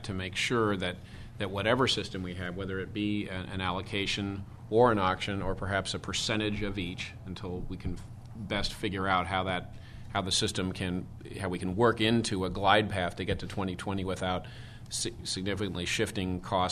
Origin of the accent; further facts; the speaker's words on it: California, United States; as a PG&E employee, it certainly, and as a Californian, it's not something we want to repeat.